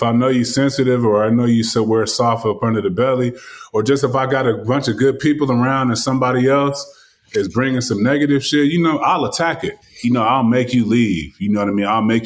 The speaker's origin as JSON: {"language": "English", "region": "California", "country": "United States", "said": "I mean, I'm from Cali."}